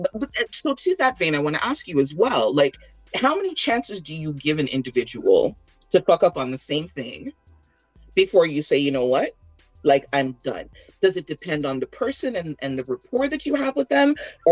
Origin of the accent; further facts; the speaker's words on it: Toronto, Ontario, Canada; because I feel like we're in isolation because we're from Toronto and we know what the Toronto scene is like.